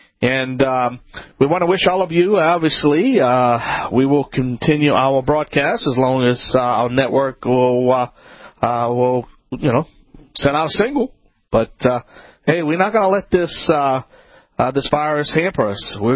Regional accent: Louisiana, United States; That's right, I'm

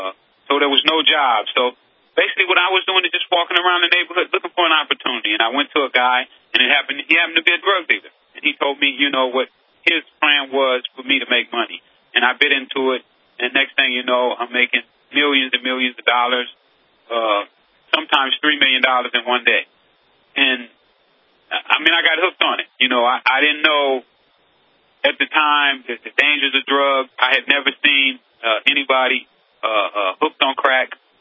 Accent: Los Angeles, California, United States; Well, you know, I grew up in South Central.

